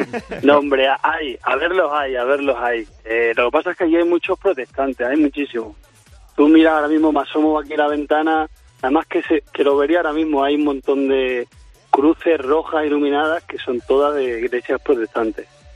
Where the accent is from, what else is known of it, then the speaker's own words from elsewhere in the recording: Cáceres, Extremadura, Spain; also born or lived in Plasencia; yo nací en Plasencia, mi mujer también. Y bueno, a los 6 años ya me fui para Cáceres y sí. He viajado bastante, pero sí toda la vida llevaba viviendo en Cáceres.